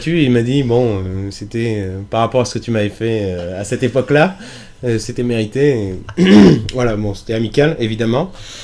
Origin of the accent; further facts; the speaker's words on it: Dax, Nouvelle-Aquitaine, France; Je suis originaire de Dax.